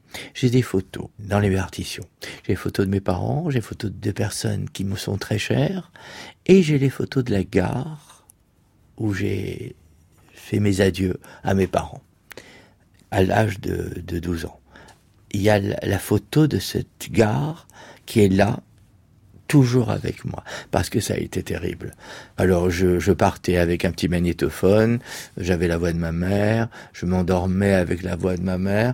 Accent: Tunisia; born there; je suis né en Tunisie

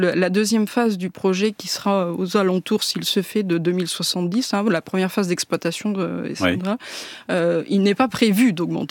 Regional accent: Saint-Étienne, Auvergne-Rhône-Alpes, France; moi, je viens de Saint-Étienne, où il y a les terrils des mines, et donc, on appelle ça des crassiers

